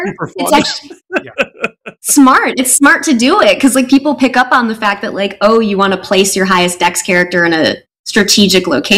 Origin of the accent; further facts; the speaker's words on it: Wisconsin, United States; because I grew up in southern Wisconsin. I'm from Wisconsin, and this was in the 90s during the TSR era.